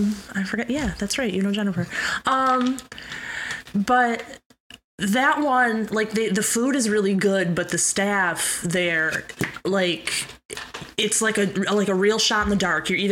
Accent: Saginaw, Michigan, United States; Like, leaving home, I'm from Saginaw, so leaving home and...

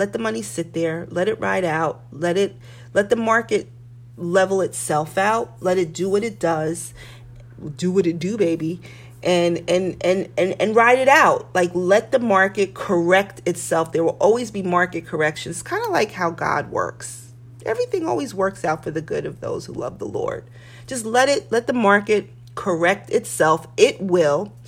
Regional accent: New York City, New York, United States; I grew up near Washington Square Park, right on Bleecker Street.

